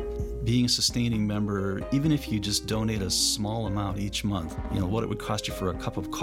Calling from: Milwaukee, Wisconsin, United States; from Milwaukee, Wisconsin.

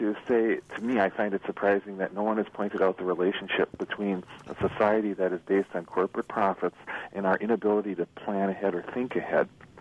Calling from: Milwaukee, Wisconsin, United States; I'm calling from Milwaukee.

